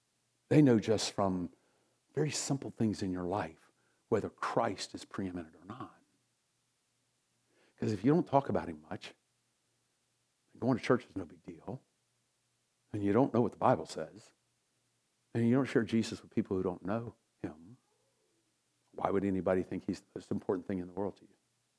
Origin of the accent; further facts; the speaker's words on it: United States; I am an American. I am thrilled about it.